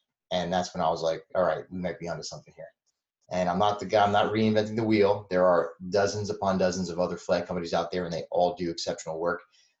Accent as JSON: {"language": "English", "region": "New Jersey", "country": "United States", "said": "We're brother Jerseyans."}